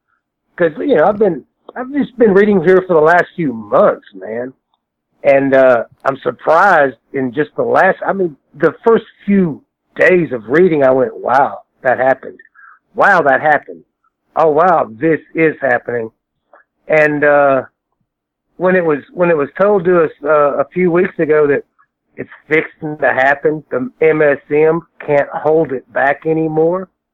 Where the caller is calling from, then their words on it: Midland, Texas, United States; 4th and T, man. West Texas. Midland, Texas.